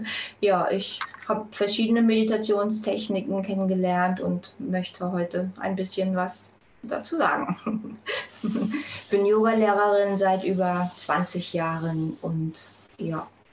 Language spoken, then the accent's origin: German; Germany; ich bin ja in der DDR aufgewachsen.